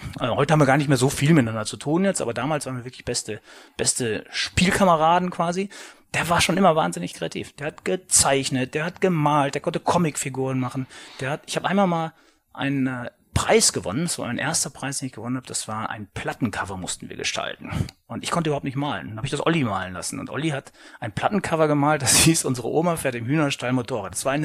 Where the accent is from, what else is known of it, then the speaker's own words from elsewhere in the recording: Ottfingen, North Rhine-Westphalia, Germany; also born or lived in Cologne / Hamburg; Also ich habe in Köln gewohnt, ich habe in Hamburg gewohnt, ich bin in der Welt viel unterwegs, aber wenn mich einer fragen würde, wo Heimat ist, dann ist es Ottfingen und ich bin ganz oft noch zu Hause